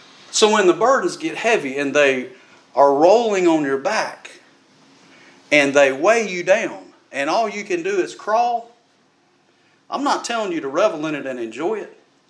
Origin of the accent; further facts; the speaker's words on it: Birmingham, Alabama, United States; when I was growing up in Birmingham, I mean, I was robbed. I had a gun put to my head before. You know, when I was in public school, I had to fight for my life in Birmingham, Alabama.